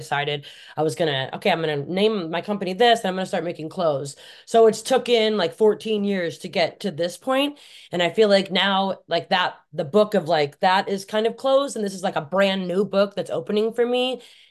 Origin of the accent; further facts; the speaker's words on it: Scotland, United Kingdom; because I'm Scottish and he's Scottish